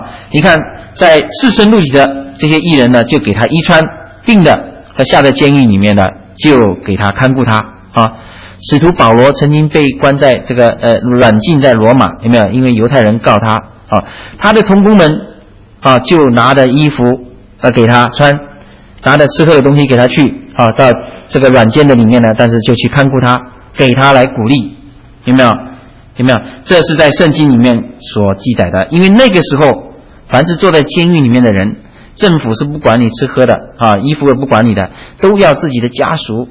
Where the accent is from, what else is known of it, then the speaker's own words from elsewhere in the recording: China; born there; 那我自己是出生在这个所谓中国大陆的文革的期间啊，